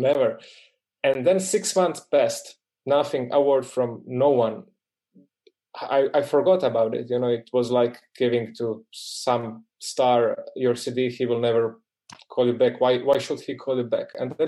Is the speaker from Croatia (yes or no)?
yes; Dalmatia, Croatia; He connects with us because I'm from Dalmatia.